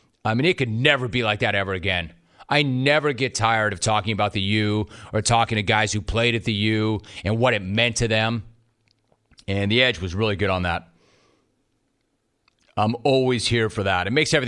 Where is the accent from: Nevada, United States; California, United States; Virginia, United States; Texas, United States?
California, United States; Los Angeles; Paul, I grew up in Los Angeles, and I used to talk to Scott Osler.